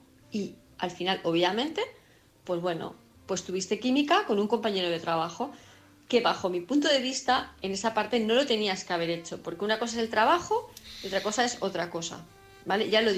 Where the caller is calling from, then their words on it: Palma, Balearic Islands, Spain; de Palma de Mallorca